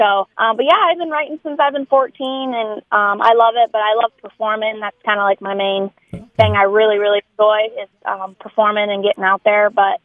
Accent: Ann Arbor, Michigan, United States; now in Nashville, United States; So not too far right now, but I'm from Ann Arbor, Michigan, and I've been traveling all over different states. I live in Nashville, Tennessee now. I've been there 7 years, actually.

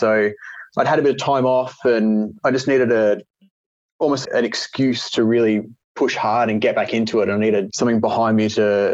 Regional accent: Perth, Western Australia, Australia; So I'm from Perth, Western Australia.

